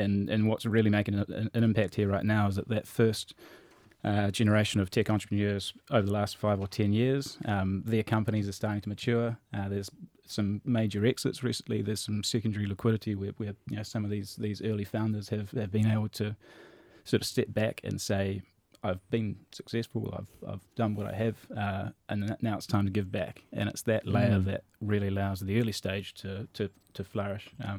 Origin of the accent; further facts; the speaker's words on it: New Zealand; also born or lived in Silicon Valley, United States; I'm a New Zealander and still passionate about space back there. I've spent some time over in Silicon Valley, lived there for 12, 13 months.